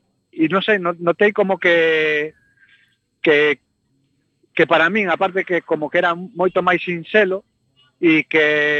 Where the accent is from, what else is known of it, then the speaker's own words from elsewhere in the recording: Galicia, Spain; o galego é a miña lingua nai